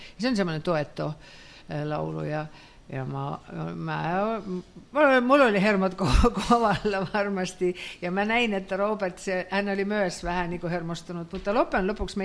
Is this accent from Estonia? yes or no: yes; Estonia; Finnish is a second language; Ja 4. ohjelma on Ampumahiihto, se on nousemassa meillä Virossa nyt